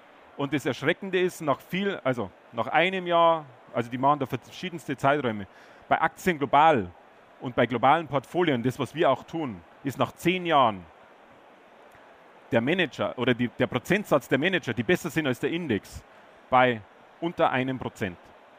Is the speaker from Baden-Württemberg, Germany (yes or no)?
no; Bavaria, Germany; Ich bin ein Bayer.